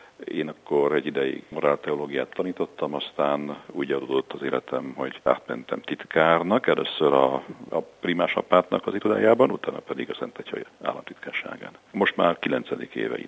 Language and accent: Hungarian; Győr, Győr-Moson-Sopron, Hungary; én győri vagyok, és győri bencéseknél minisztráltam kis gyermekkoromban